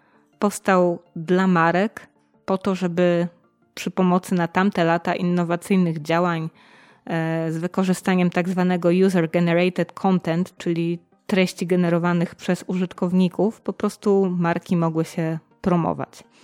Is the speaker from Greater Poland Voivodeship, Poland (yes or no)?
yes; Poznań, Greater Poland Voivodeship, Poland; W takim mieście się urodziłam i wychowałam, choć było to w czasie, kiedy masowa turystyka miała zupełnie inne oblicze w Polsce i w Poznaniu, bo o tym mieście mowa.